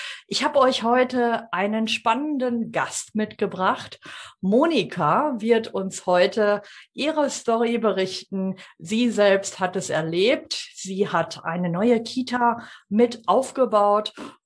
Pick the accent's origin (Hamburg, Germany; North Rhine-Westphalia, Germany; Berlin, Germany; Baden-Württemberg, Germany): North Rhine-Westphalia, Germany; Ich komme ja aus NRW